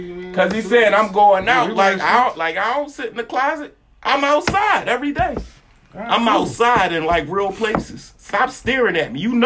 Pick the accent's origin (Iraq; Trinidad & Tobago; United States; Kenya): United States; Philadelphia, Pennsylvania; I'm from Philly. I don't give a fuck how long I was living out here.